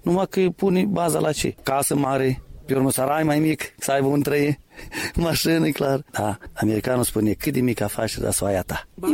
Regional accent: Moldova; Noi suntem moldoveni și apucăm tot

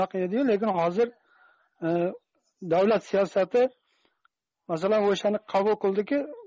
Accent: Tajikistan; Avvalambor, men O'zbekistondan emasman, Tojikistondanman.

